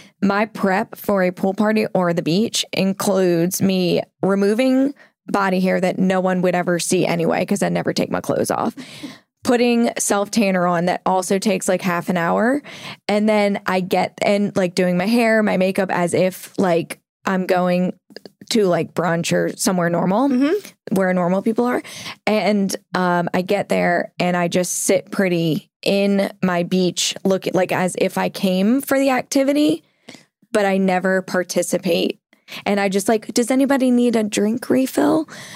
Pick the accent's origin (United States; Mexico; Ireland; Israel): Ireland; No, I'm Irish, so I'll get sunburned in like 20 minutes.